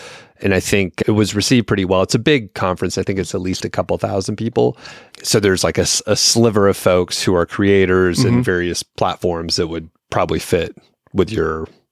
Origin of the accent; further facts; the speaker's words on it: Atlanta, Georgia, United States; It's going to be in Atlanta. I'm from Atlanta originally.